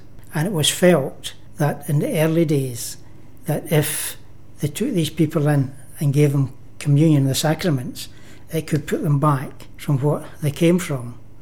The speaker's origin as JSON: {"language": "English", "town": "Greenock", "region": "Scotland", "country": "United Kingdom", "tie": "born or raised there", "said": "But I was basically born in Greenock. I was brought up in Greenock. I still live in Greenock."}